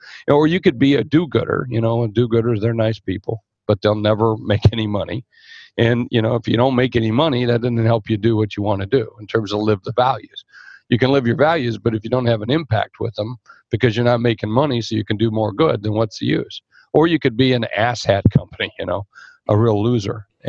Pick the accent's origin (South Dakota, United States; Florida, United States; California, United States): South Dakota, United States; Sioux Falls; I'm talking about, look, where I'm from in South Dakota. I'm from Sioux Falls, South Dakota.